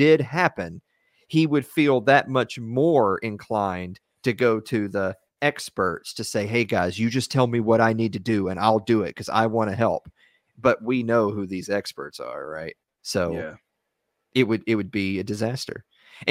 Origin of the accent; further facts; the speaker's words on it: Tennessee, United States; You know me, I'm from Tennessee.